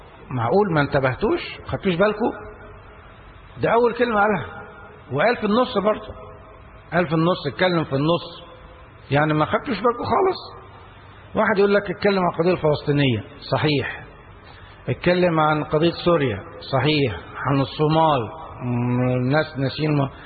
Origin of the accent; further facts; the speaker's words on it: Egypt; هو كلامه كان كويس وقوي وعبر عننا كمصريين